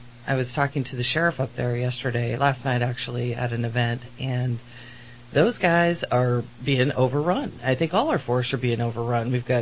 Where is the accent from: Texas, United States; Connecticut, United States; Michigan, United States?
Connecticut, United States; I had a friend growing up in Connecticut